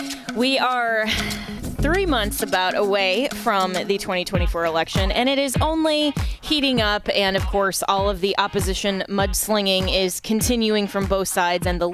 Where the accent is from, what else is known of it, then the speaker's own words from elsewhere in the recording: United States; all of those things, to me, as an American, seem to be a little bit more important to highlight.